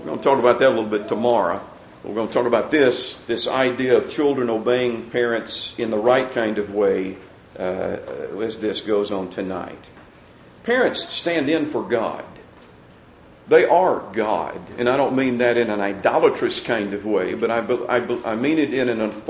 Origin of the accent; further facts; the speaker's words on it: Birmingham, Alabama, United States; I mean, I grew up in Birmingham, Alabama, and I remember that well. And I remember very well all the bigotry and hatred that was a part of my white culture